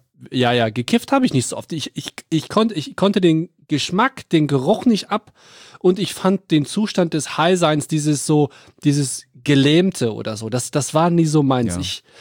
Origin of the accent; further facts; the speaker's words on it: North Rhine-Westphalia, Germany; ich bin ja am Niederrhein aufgewachsen, so ungefähr 10 Kilometer vor der niederländischen Grenze Venlo.